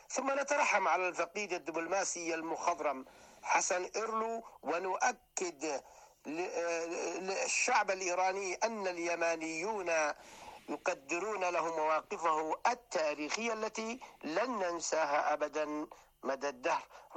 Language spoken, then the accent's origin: Arabic; Yemen; في ظل العدوان الغاشم على بلادنا اليمن